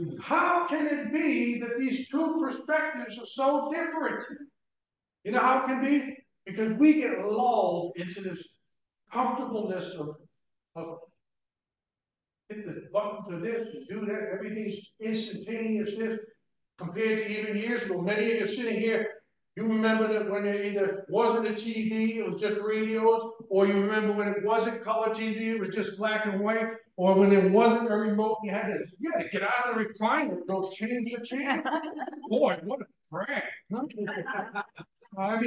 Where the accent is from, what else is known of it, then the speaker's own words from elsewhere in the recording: Rhode Island, United States; I'm from the deep south. You can tell from my accent. I'm from southern Rhode Island.